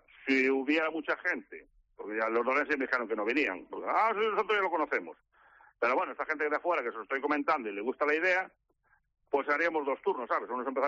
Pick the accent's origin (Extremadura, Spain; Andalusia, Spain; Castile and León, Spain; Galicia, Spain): Galicia, Spain; Celanova; Porque yo soy de Celanova